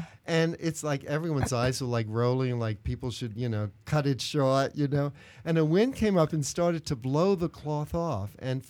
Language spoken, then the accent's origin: English; New York City, New York, United States; One very concrete, simple one is I came from New York City. We never had a car there, so I never learned to drive.